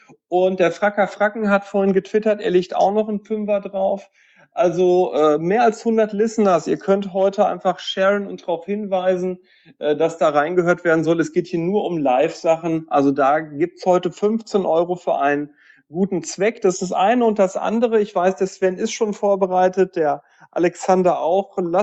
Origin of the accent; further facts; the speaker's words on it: Poland; Ich bin Pole, nicht Deutscher, ne?